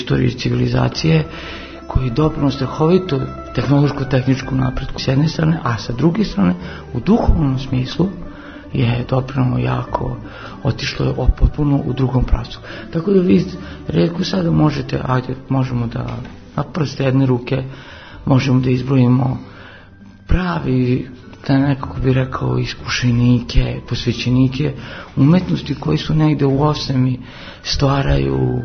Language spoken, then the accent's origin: Serbian; Novi Sad, Vojvodina, Serbia; born there; ja sam rođen u Novom Sadu, rođen sam u Vojvodini, svi su moji ovde